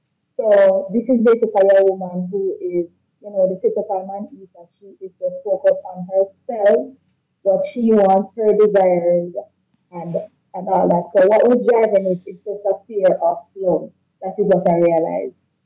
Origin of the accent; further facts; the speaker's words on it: Montego Bay, Saint James, Jamaica; Mind you, I moved away all away from where I grew up in Montego. So quite the journey.